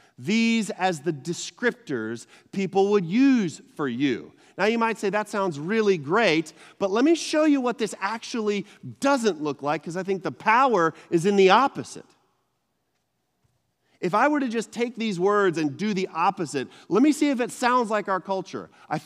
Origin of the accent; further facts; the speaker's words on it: Texas, United States; Now, I'm from Texas. I don't know if you know that or not, y'all. I'm from Texas.